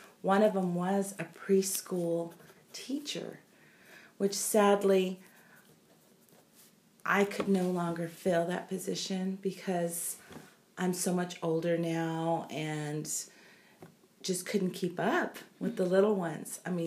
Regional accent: Santa Paula, California, United States; I was born here in Ventura County in the city of Santa Paula in March of 1961. So that makes me 52 years old. I've always been a Ventura County resident.

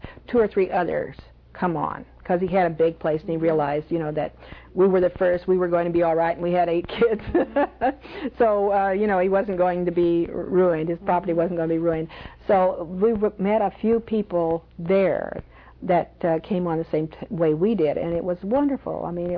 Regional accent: California, United States; No, it was quite a time growing up in Southern California.

